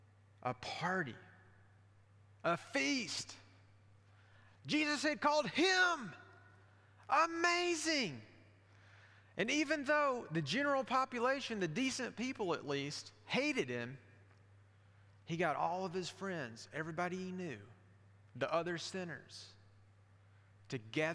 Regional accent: Alabama, United States; I think about the pastor at my church growing up in Alabama.

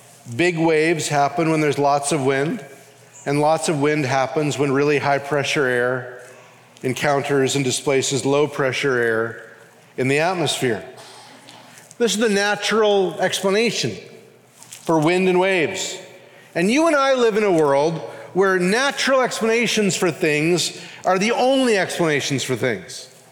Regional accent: Canada; now in Louisville, United States; Now, as a Canadian

